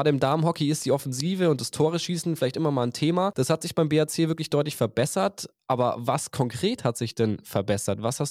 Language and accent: German; Southern Germany, Germany; als es zum Beispiel im Süden ist, wo ich herkomme.